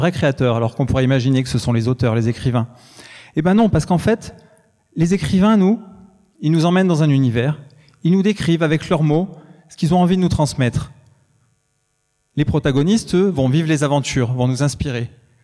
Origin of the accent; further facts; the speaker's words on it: France; on est français